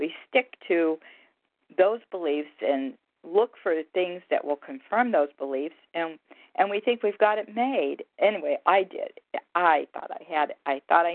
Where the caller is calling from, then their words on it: Pennsylvania, United States; I'm calling from Pennsylvania